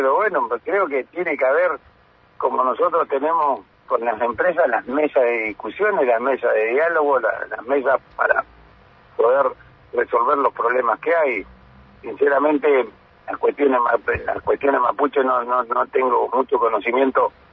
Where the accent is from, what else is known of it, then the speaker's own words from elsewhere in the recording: Argentina; todos somos argentinos